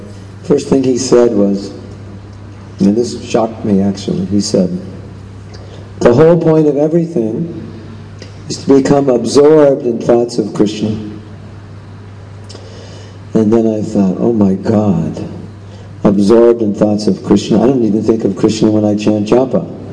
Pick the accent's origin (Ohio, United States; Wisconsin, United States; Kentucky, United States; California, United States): California, United States; now in South Africa; and then I was raised in California, where it's weather's like this.